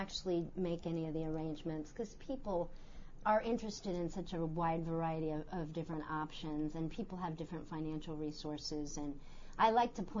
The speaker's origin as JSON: {"language": "English", "region": "North Carolina", "country": "United States", "also_born_or_lived": "Massachusetts", "said": "No, I'm from North Carolina."}